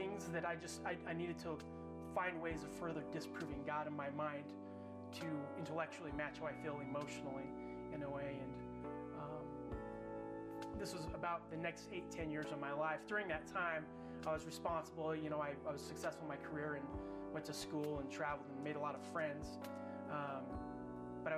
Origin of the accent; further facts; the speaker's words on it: Utah, United States; I was born and raised in Utah, raised in a Mormon home with two awesome parents and three beautiful sisters. I lived a pretty typical Mormon childhood